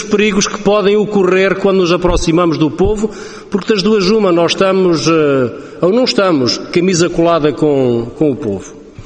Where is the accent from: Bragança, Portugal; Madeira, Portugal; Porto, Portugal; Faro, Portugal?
Bragança, Portugal; Vinhais; Vinhais, que é a minha terra